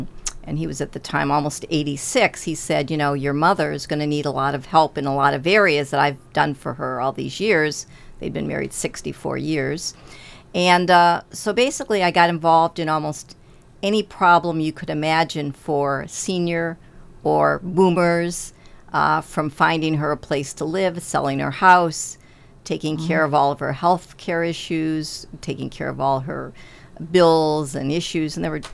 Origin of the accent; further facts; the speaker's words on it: Ohio, United States; moved away as an adult; now in Massachusetts, United States; I am not. I'm from Ohio, from the Midwest originally, but have lived in Massachusetts now for over 40 years. So I feel like I'm a native.